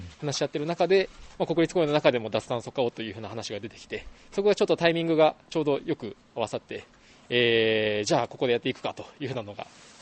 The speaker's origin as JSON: {"language": "Japanese", "region": "Osaka", "country": "Japan", "tie": "born or raised there", "moved": "as an adult", "said": "生まれは僕大阪生まれ大阪育ちで、CO2 と共に生きてきた人間なんですけれどもですね"}